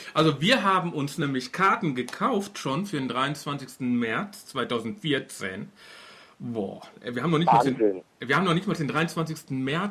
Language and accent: German; Duisburg, North Rhine-Westphalia, Germany; Ich komme ja aus Duisburg. Das ist ja, kann man ja schon als Stadt bezeichnen.